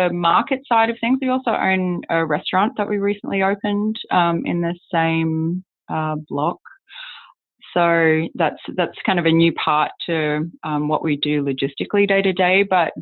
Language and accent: English; Australia; now in Detroit, United States; I am originally from Australia.